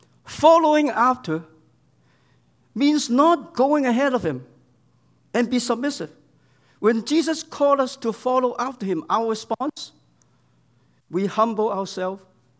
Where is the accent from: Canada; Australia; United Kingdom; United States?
Canada; Toronto, Ontario; That reminds me, I'm from Toronto.